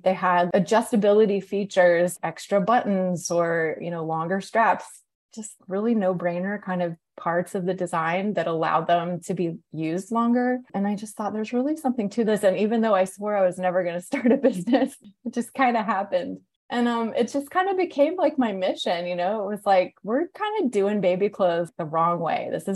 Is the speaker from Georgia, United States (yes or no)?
yes; Atlanta, Georgia, United States; But when I moved to Atlanta, which is my hometown, I ended up getting a job at Carter's